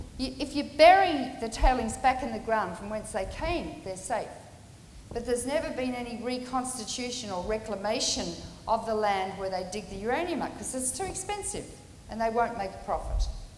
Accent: Australia; I've always been very proud of being Australian, but I'm not now.

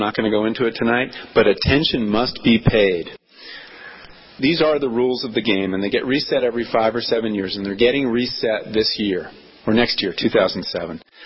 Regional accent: New England, United States; You know, I'm from New England

